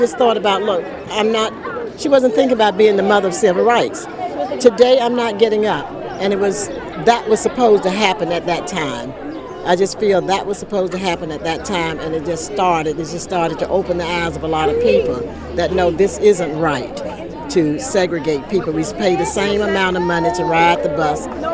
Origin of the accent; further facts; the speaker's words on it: Alabama, United States; No, but I can, because I'm from Alabama, and it's just amazing how for many years you just did things just because, and all of a sudden, freedom.